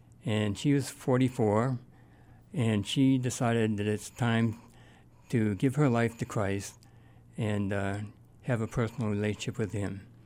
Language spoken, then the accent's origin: English; Wellesley Hills, Massachusetts, United States; also born or lived in Boston; I grew up in Wellesley Hills, Massachusetts. I was born in Boston, 1945, right after World War II.